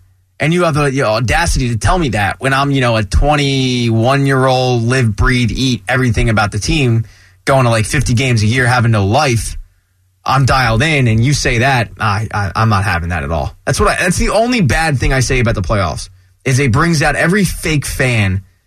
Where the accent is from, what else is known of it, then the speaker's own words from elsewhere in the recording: Philadelphia, Pennsylvania, United States; You take it as a personal attack because you take it as I'm from Philadelphia.